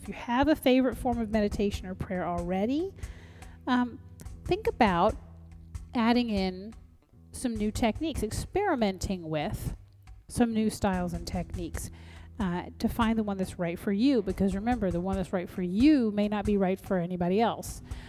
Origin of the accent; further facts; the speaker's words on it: the South, United States; I come from the South, where extraordinarily long and involved prayers, especially before meals, are the norm.